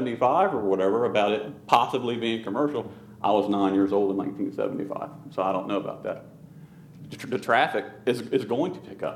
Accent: Selbyville, Delaware, United States; I mean, I grew up in Selbyville. As my late father said, we got original sand between our toes. You know, we've lived here forever.

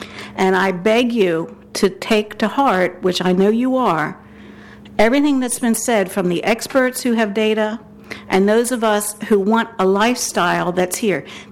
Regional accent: Lewes, Delaware, United States; I was born in Beebe Hospital, born and raised in Lewis. Have been fortunate to have Lewis as my hometown.

